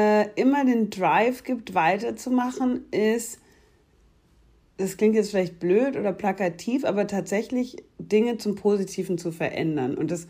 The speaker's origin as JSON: {"language": "German", "town": "Munich", "region": "Bavaria", "country": "Germany", "tie": "born there", "said": "Ich bin eine gebürtige Münchnerin, aber keine bayerische Monarchistin."}